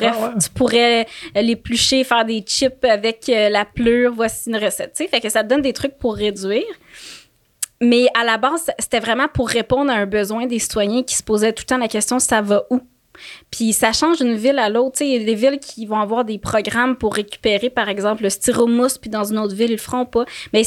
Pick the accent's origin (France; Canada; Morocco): Canada; Quebec City, Quebec; T'sais, chez nous, à Québec, j'ai pas le compost.